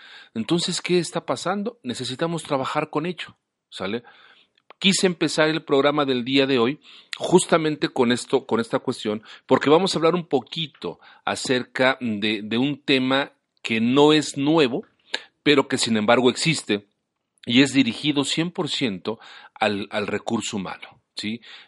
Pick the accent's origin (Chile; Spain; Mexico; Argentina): Mexico; Al final todos somos mexicanos, al final todos aspiramos a un México mejor